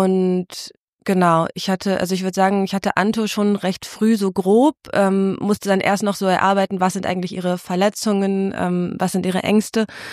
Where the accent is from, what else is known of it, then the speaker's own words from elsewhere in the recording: North Rhine-Westphalia, Germany; Also ich bin da aufgewachsen im Ruhrgebiet